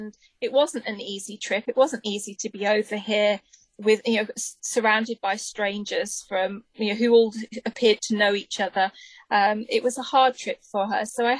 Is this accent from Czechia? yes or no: no; United Kingdom; I'm a Marilyn fan and I'm British and it's a British film and all this sort of stuff.